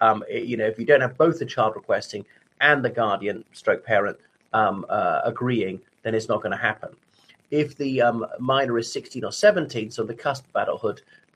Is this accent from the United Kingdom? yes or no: no; Ireland; from Ireland.